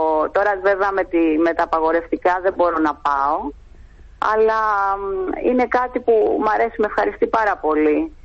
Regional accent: Athens, Attica, Greece; born there; εγώ γεννήθηκα στην Αθήνα, γεννήθηκα στη Λεωφόρο Αλεξάνδρας, κάτω από το Λυκαβητό. Και γενικά μ' αρέσει να περπατάω στην Αθήνα.

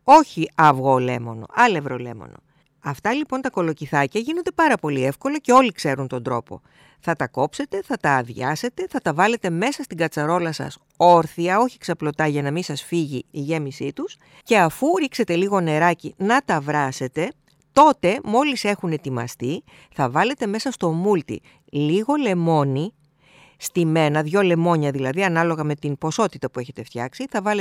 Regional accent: Peloponnese, Greece; το οποίο εγώ έμαθα να το φτιάχνω από την ιδιαίτερη πατρίδα μου, την Αρκαδία

